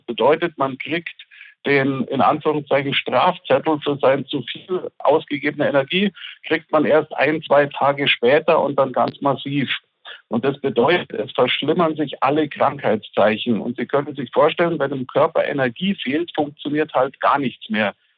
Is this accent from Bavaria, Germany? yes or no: yes; Bavaria, Germany; Ich komme selber aus Bayern